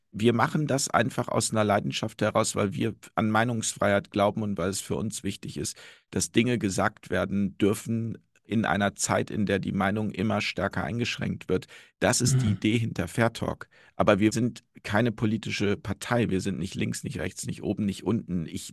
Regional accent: North Rhine-Westphalia, Germany; Ich komme halt aus Nordrhein-Westfalen und da sagt man halt Kirche und Verkehr.

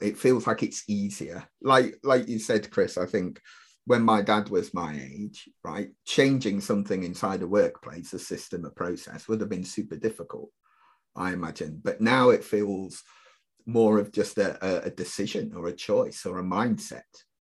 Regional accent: Nottingham, East Midlands, United Kingdom; Yeah. I'm from Nottingham

